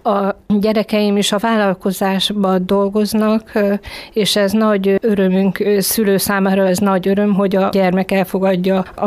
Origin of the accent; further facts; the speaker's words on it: Harkakötöny, Bács-Kiskun, Hungary; now in Kiskunhalas, Hungary; Én Harkakötönyből származom, és a családom is harkakötönyiek, és a vallásos családból kerültem Kiskunhalasra